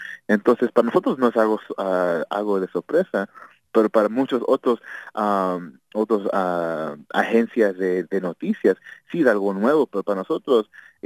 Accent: United States; nosotros como americanos, nosotros como humanos

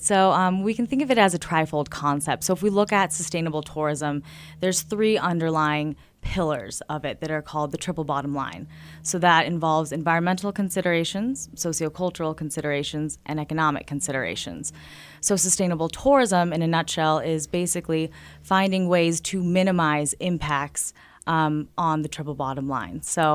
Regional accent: Park City, Utah, United States; Well, growing up in Park City, it's a tourism town, a ski resort town.

